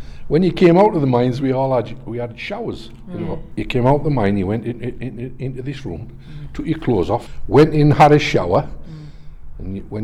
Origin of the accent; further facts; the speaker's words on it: Easington Colliery, North East England, United Kingdom; I was born and bred in Easington Colliery. My parents are miners.